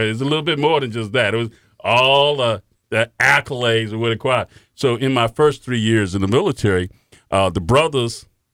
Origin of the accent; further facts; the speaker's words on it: Miami, Florida, United States; Growing up in Miami, I was a introvert.